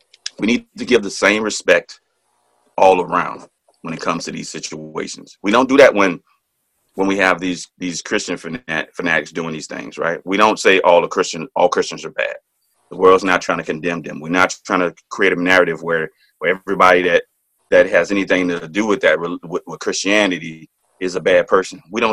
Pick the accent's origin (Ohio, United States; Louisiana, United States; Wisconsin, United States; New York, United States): Louisiana, United States; You see, you know, out here in my home state, Louisiana, churches being burned.